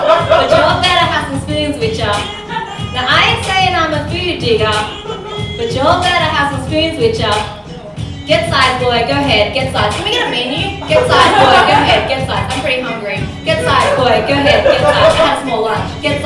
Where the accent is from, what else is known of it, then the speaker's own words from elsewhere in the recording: Sydney, New South Wales, Australia; I'm from Sydney.